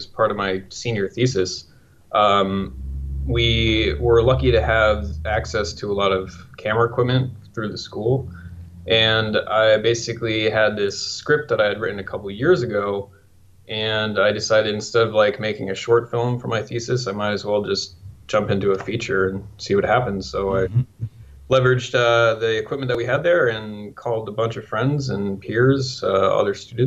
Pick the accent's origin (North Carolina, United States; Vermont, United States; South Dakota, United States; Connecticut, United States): Connecticut, United States; I grew up in Connecticut in a small farm town, and I think my interest in filmmaking just kind of came from watching a lot of movies.